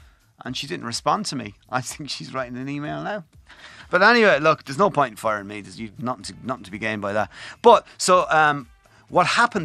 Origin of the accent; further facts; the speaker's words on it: Kilkenny, Leinster, Ireland; I am from Kilkenny.